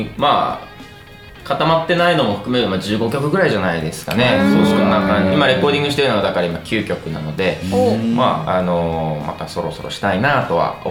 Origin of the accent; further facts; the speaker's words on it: Hitachinaka, Ibaraki, Japan; 地元茨城県のひたちなか市というところでですね